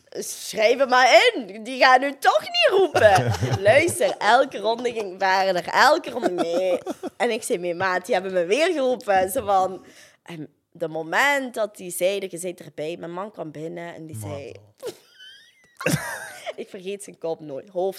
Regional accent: Flanders, Belgium; Ik zeg, ja, bij ons in Limburg of in de cité, dat is normaal om dat te zeggen.

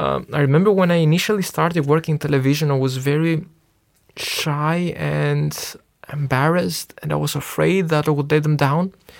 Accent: Athens, Attica, Greece; moved away as an adult; now in Tirana, Albania; I've always been raised as a city boy. So I was raised in Athens with a lot of hustle and bustle. Then I've spent most of my adult life now in Tirana.

